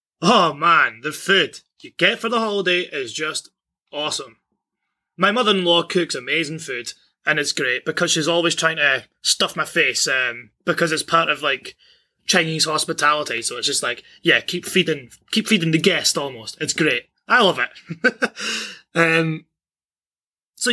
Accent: Scotland, United Kingdom; I'm from Scotland

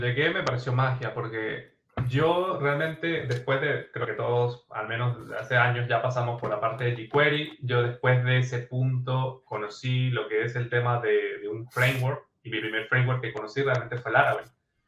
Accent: San Cristóbal, Táchira, Venezuela; yo en Venezuela, de donde soy, es de una ciudad que es frontera con Colombia, en San Cristóbal, Estado Táchira.

